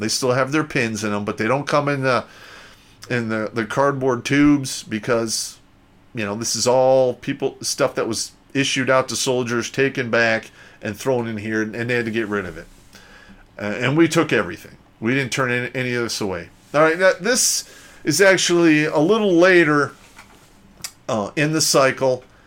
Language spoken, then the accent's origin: English; United States; basically American food, which I'm a fan of since I'm an American.